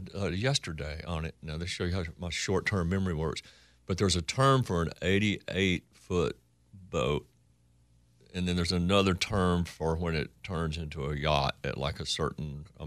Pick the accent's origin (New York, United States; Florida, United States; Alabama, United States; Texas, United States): Texas, United States; Coleman; I would say I was born in Texas, and I spent more time there than any other place.